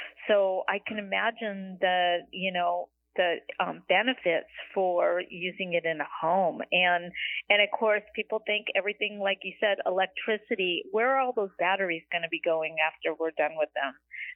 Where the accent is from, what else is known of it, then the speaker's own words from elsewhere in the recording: California, United States; It is a hole because I'm from California too.